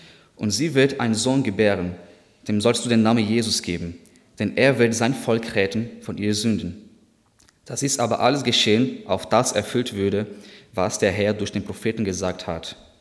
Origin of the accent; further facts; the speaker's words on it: Natal, Rio Grande do Norte, Brazil; German is a second language; now in Germany; Mein Heimatstadt heißt auch Natal, das heißt Weihnachten